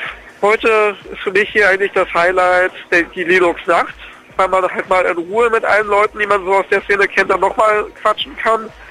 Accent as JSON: {"language": "German", "town": "Giessen", "region": "Hesse", "country": "Germany", "said": "ich komme aus Gießen, dann wieder nach Gießen fahren."}